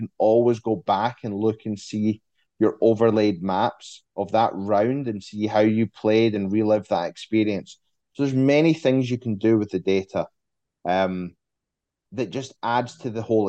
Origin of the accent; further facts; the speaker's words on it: Scotland, United Kingdom; it's funny, we like, being Scottish, we love to play golf quickly.